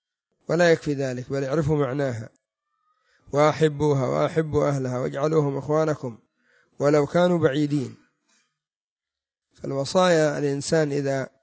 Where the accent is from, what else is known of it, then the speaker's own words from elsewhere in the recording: Yemen; وفي الجبال المتوسطة عندنا في اليمن مثل ابن علوان